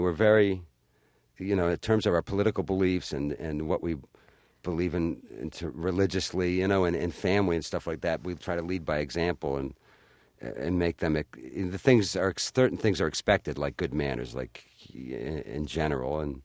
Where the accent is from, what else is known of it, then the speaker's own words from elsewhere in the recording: Ireland; But then again, I'm Irish, so you never know.